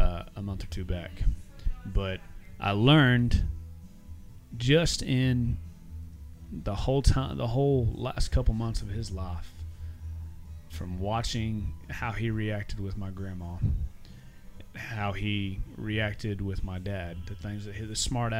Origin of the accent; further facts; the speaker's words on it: Hereford, Texas, United States; I hadn't been to Hereford in, was my hometown. I hadn't been there in I'd probably been there one time in the last 8 or 9 years.